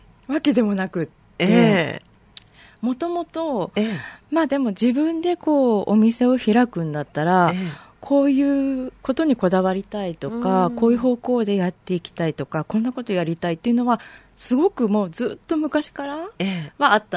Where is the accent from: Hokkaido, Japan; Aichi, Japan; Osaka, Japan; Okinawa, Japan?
Aichi, Japan; Nagoya; 名古屋、地元が名古屋なので、うん、に戻ることになって、